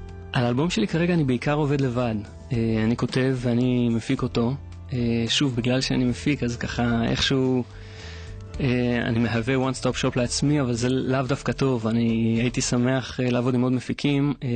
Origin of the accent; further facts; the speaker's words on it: Boston, Massachusetts, United States; moved away as an adult; also born or lived in New York; now in Israel; גדלתי בבוסטון, חייתי רוב חיי בארצות הברית, נולדתי שם גם. הייתי בתיכון בבוסטון ובקולג' ורוב שנות ה-20, ואז עברתי לניו יורק. חייתי שם 6 שנים